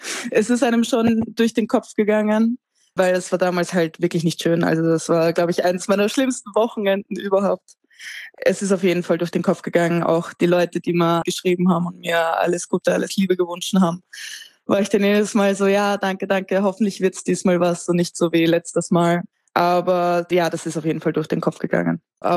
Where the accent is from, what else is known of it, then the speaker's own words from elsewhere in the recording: Austria; ich kann das nicht so ganz einordnen als Österreicherin